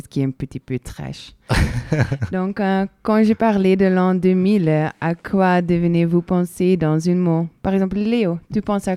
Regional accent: Belgium; je viens de Belgique

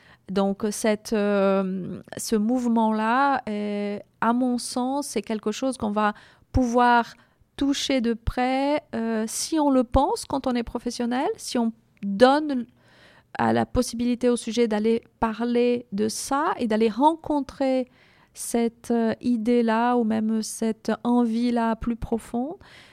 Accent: Brazil; now in France; moi, je suis migrante. Je suis brésilienne, je vis en France depuis 23 ans. Je suis migrante.

